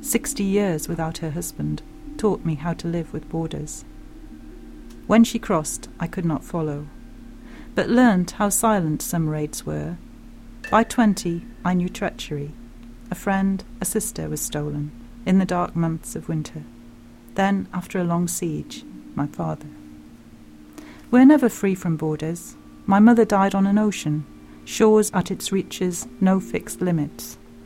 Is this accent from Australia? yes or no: no; North East England, United Kingdom; I come from Northumberland